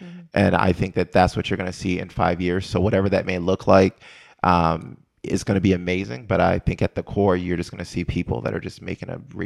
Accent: Maryland, United States; I'm from Maryland, DMV.

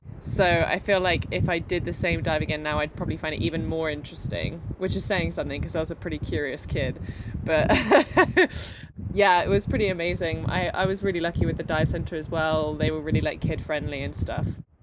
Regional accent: United Kingdom; I'm British, you can probably hear.

